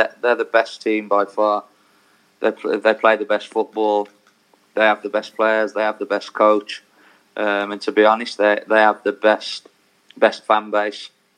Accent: United Kingdom; I'm obviously British

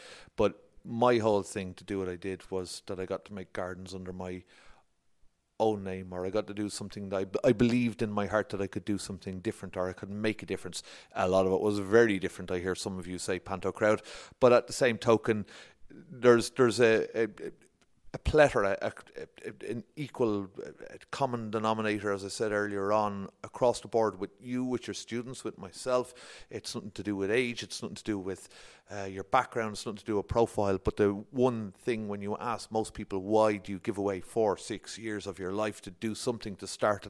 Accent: Ireland; Okay, so I've been told this all of my life as a male growing up in Ireland, that I should never ask a woman her age, a lady.

